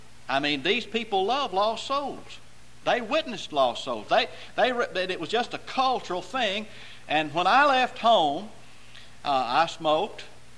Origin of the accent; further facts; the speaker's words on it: Arkansas, United States; I grew up in North Arkansas, and as far as I know, nearly every adult male smoked.